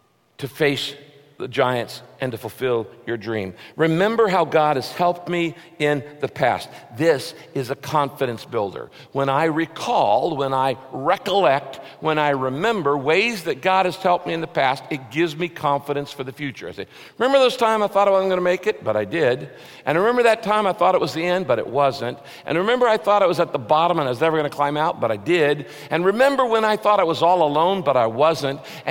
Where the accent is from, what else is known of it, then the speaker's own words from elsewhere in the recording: California, United States; I'm a Californian, but I went to seminary in Texas.